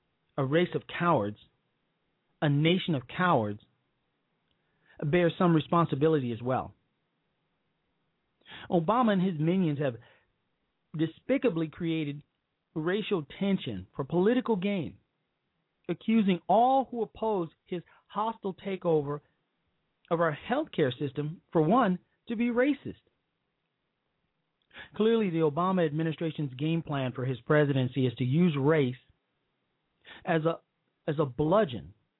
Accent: Chicago, Illinois, United States; we've got flash mobs of black teenagers in my hometown of Chicago

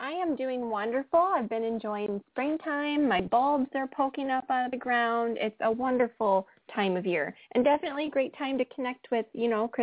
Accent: Madison, Wisconsin, United States; I'm actually from Madison, Wisconsin, just a little bit north of Chicago.

